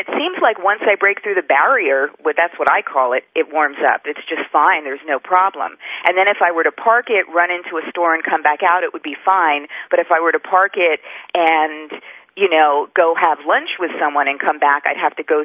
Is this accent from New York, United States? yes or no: yes; Manhattan, New York, United States; I'm from Manhattan, so, you know, it's all sort of alien to me to begin with.